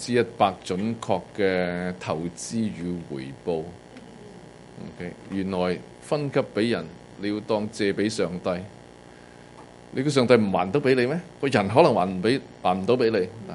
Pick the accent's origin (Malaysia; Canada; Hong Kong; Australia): Hong Kong; 都好似唔系我哋香港人一啲好嘅文化